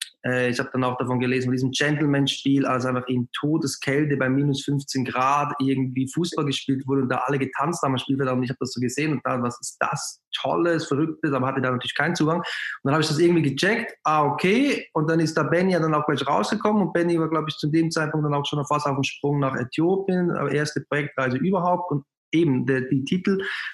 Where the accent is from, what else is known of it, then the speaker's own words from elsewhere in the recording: Switzerland; moved away as an adult; now in Hamburg, Germany; vielleicht muss man sagen, ich war 20 und bin aus der Schweiz nach Hamburg für ein paar Monate mit dem Ziel, eigentlich auch wirklich nur ein paar Monate zu bleiben